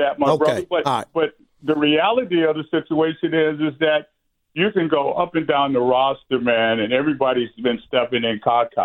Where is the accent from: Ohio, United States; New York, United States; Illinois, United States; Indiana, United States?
Ohio, United States; Cleveland; I'm from Cleveland, man. I'm a Cleveland Indian fan.